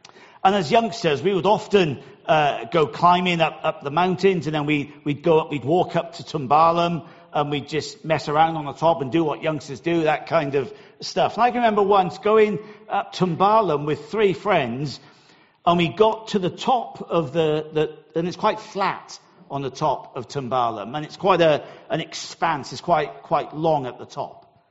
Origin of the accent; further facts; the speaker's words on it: Wales, United Kingdom; Not far from where I grew up in South Wales was a mountain.